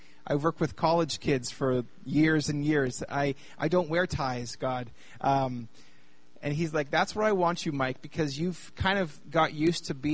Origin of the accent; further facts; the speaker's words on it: Kelowna, British Columbia, Canada; I was born and raised here in Kelowna.